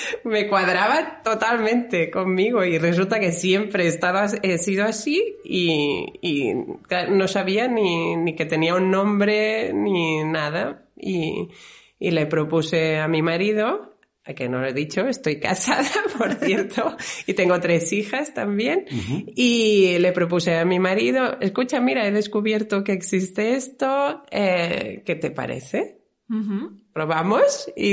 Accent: Barcelona, Catalonia, Spain; now in Lluçanès, Spain; tengo 39 años y soy de Barcelona, pero ahora mismo vivo en el Lluçanès, cerca del Prepirineo

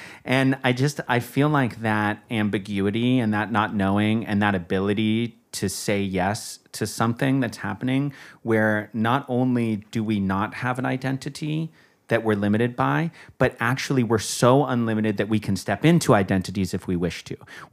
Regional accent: Australia; I'm Aussie. My dad's Aussie

